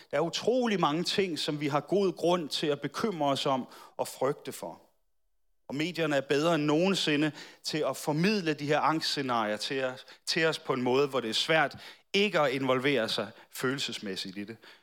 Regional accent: Capital Region of Denmark, Denmark; Jeg er fra Bornholm. Jeg er bådflygtning fra Bornholm.

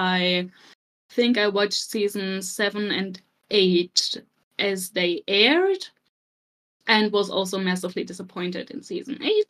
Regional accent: Germany; first language German; English is a second language; I'm from Germany, as you can hear.

